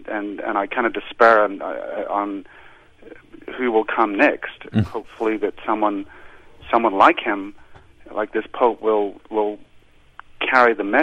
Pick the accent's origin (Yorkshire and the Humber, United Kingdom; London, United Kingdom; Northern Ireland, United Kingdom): Northern Ireland, United Kingdom; Belfast; now in Worcester, United States; I grew up in Belfast, Northern Ireland, an ultra-Protestant, grew up in the rhetoric of Ian Paisley